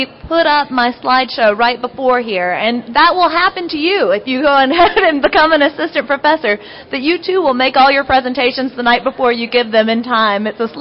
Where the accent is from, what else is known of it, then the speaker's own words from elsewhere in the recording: Raleigh, North Carolina, United States; So I ended up moving back to my hometown, to Raleigh, North Carolina, where I did my PhD research at North Carolina State University